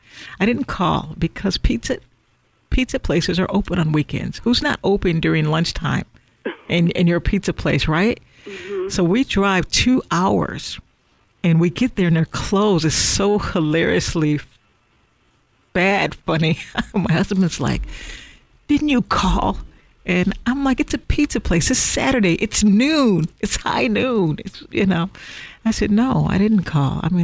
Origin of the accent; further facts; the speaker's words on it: Illinois, United States; now in California, United States; I'm not originally from California. I'm from Illinois, obviously. I talk about it all the time.